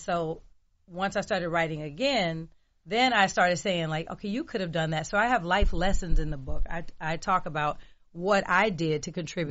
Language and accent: English; California, United States; I'm from California. I had not.